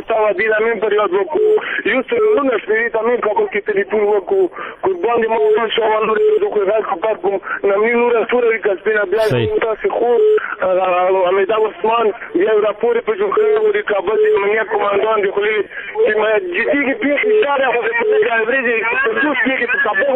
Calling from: Nangarhar, Afghanistan; زه پخپله د ننګرهار اوسېدونکی یم.

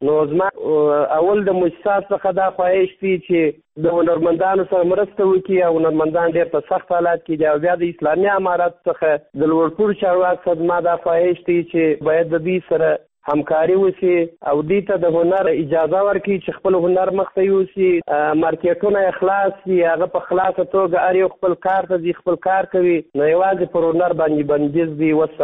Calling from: Kandahar, Afghanistan

